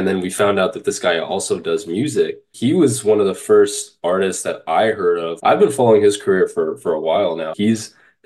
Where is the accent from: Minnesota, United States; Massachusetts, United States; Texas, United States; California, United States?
California, United States; I grew up in the Bay Area.